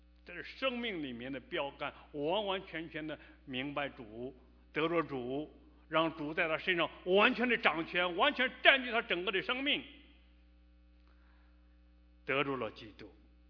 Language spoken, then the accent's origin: Chinese; China; 我们中国人也有一句古话说，好汉不提当年勇啊。